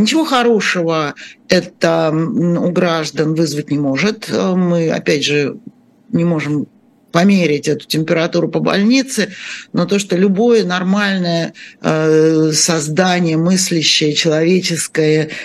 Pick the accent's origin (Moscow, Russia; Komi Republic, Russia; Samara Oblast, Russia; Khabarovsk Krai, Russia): Moscow, Russia; Я же сама москвичка и много-много-много лет прожила в этом городе